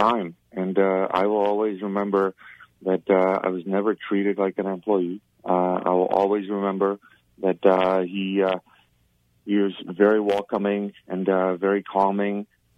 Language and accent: English; Czechia; English is a second language; moved away as an adult; now in North America; I grew up in communism. I grew up in Czechoslovakia, and you look at older people with utmost respect